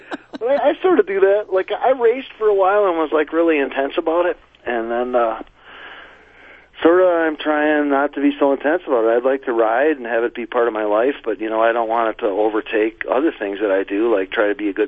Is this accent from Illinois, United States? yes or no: no; Wisconsin, United States; I grew up just outside of Milwaukee, and there's some kind of interesting stuff that has happened there and stuff.